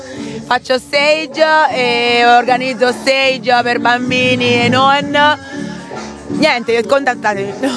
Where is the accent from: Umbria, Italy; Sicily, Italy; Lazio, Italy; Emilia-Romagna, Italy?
Umbria, Italy; Perugia; vengo da Perugia, ho 23 anni e sono dancehall queen perugina